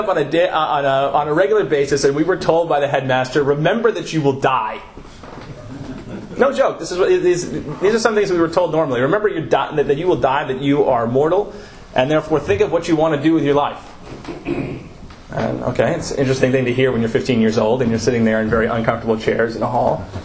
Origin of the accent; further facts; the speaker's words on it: Massachusetts, United States; So I came from the Northeast. In the Northeast, we do high school very differently. I came from Massachusetts. And in Massachusetts, private schools are a big thing.